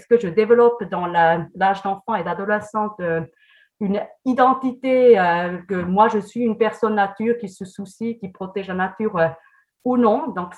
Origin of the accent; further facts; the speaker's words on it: German-speaking Switzerland, Switzerland; French is a second language; now in France; Bon, moi, je viens avec mes lunettes de Suisse alémanique et je regarde la France. J'habite en France depuis 5 ans